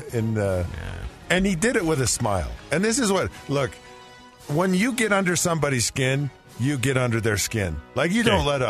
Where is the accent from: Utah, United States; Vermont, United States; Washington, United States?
Utah, United States; Because I didn't see big buildings growing up in Utah. And I hadn't been to a big city ever.